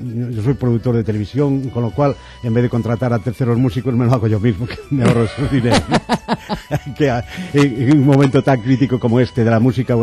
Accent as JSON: {"language": "Spanish", "town": "Lugo", "region": "Galicia", "country": "Spain"}